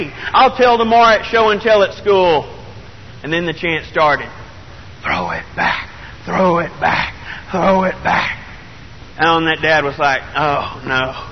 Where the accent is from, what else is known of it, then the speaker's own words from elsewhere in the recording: Texas, United States; I'm from Texas, all right, and all I'd seen play was the Rangers